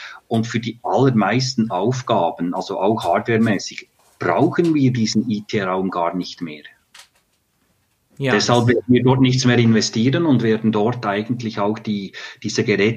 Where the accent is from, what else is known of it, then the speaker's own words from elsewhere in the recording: Bern, Switzerland; Ja, das ist natürlich bei uns in der Schweiz auch, also im Kanton Bern